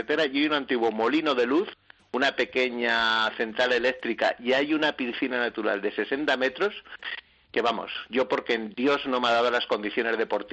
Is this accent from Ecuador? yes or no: no; Horcajo de la Ribera, Castile and León, Spain; Mi pueblo, que tengo que reivindicar en mi pueblo, Horcajo de la Ribera, un pueblo estupendo donde viven 8 o 10 personas en invierno